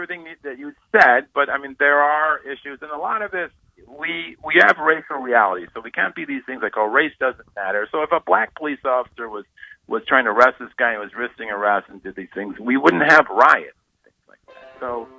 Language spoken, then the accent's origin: English; Chicago, Illinois, United States; But I grew up around the Nation of Islam there